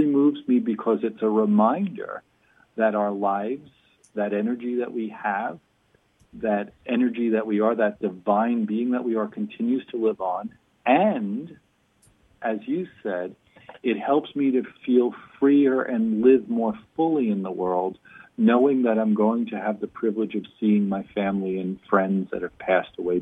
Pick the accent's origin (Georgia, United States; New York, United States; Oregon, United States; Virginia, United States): New York, United States; Huntington; So once again, as Elizabeth said … I am from Huntington, Long Island, New York.